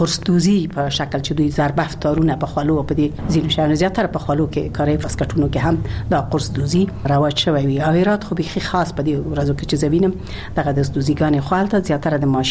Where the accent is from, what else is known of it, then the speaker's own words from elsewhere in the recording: Ghazni, Afghanistan; born there; او زه خو په غزنی کې زیږیدلې ما